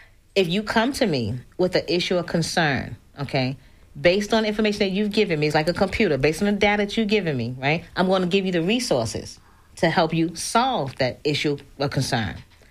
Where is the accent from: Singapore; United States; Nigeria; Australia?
United States; New York; Now, I'm from New York.